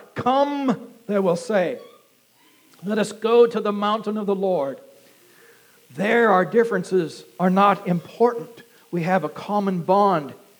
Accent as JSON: {"language": "English", "region": "Kansas", "country": "United States", "said": "I'm from Kansas, and we call the Arkansas River there the Arkansas River."}